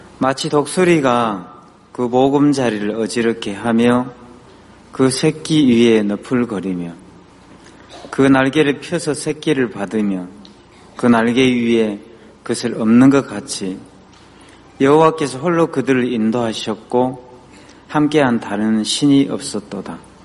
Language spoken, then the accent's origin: Korean; Sinan, South Jeolla, South Korea; 그 전라남도 신안이 제 고향인데